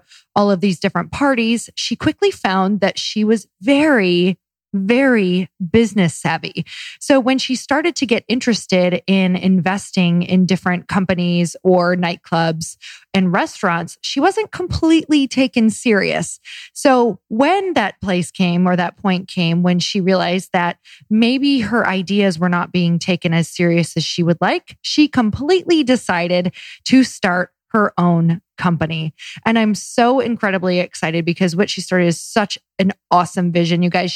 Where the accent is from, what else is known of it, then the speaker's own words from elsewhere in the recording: Midwest, United States; I'm from a place similar to Canada, in the Midwest.